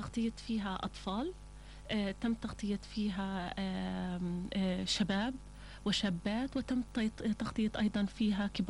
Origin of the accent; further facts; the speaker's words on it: Palestine; فرصة إلنا كفلسطينيين وأيضا فرصة إلنا كعرب